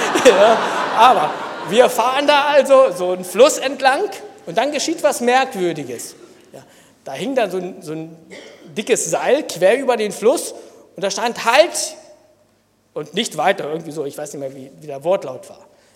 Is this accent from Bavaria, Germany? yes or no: no; Lower Saxony, Germany; Es ist auch toll als Jugendlicher in Niedersachsen, denn man macht auch viel auf dem Wasser.